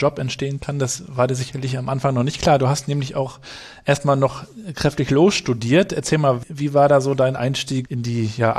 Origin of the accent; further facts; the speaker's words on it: East Germany, Germany; Ich bin ja auch noch in der DDR aufgewachsen